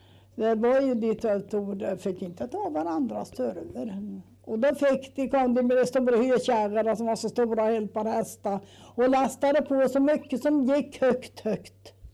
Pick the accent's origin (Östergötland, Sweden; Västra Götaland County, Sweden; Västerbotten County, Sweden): Östergötland, Sweden; Omberg; Alltså är du från mösen? Så säger nej, jag är från Omberg